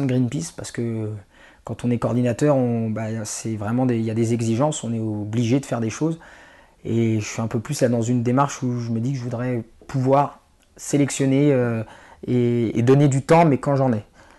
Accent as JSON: {"language": "French", "town": "Luzarches", "region": "Île-de-France", "country": "France", "tie": "born or raised there", "also_born_or_lived": "Domont / Sarcelles", "said": "d'où je viens, je suis originaire du Val d'Oise. J'ai grandi à Luzarches, à Domont, enfin j'habitais à Sarcelles, vraiment dans le coin."}